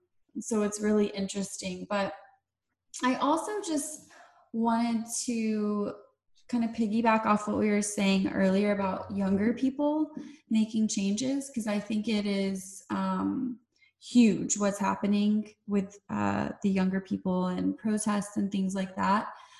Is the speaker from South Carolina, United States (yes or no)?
no; Georgia, United States; I mean, I'm from the South, so like, I'm from Georgia.